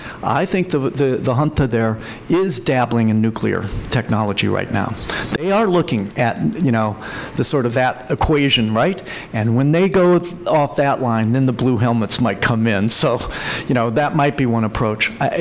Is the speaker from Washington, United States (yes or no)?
no; Maryland, United States; box turtles in my home state of Maryland are going near extinct